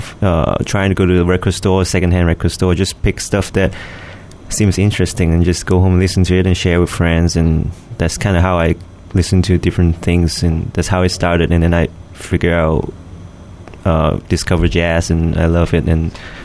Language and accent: English; Hong Kong; moved away as an adult; now in United States; Well, actually, I grew up in Hong Kong.